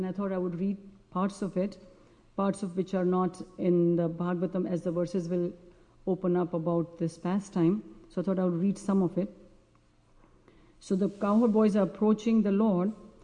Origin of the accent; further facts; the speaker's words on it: India; when I was growing up in India that in the summer season the very hot breezes are blowing and they are called loo.